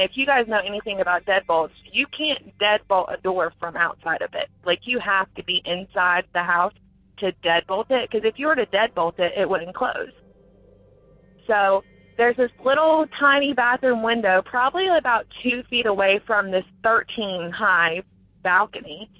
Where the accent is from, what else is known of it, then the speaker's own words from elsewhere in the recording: Asheville, North Carolina, United States; from Asheville, North Carolina